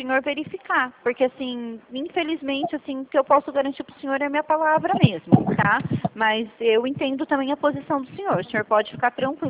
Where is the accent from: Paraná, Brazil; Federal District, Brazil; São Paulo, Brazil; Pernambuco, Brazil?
São Paulo, Brazil; Santa Bárbara d'Oeste; Aqui de Santa Bárbara do Oeste, próximo de Campinas, Piracicaba